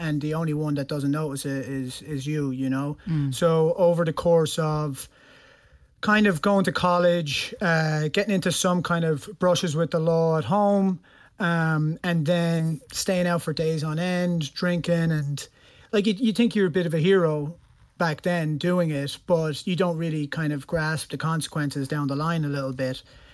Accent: Kilmacthomas, Munster, Ireland; also born or lived in United States; now in Brooklyn, United States; I live in Brooklyn at the moment. So I'm from Kilmac in County Waterford originally. But I was actually born in the States.

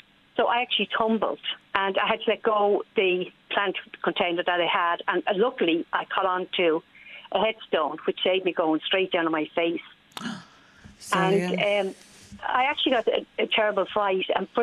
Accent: Dún Laoghaire, Leinster, Ireland; Yes, I was sad to say. Because you'd actually be embarrassed if you go near Jean's Grange.

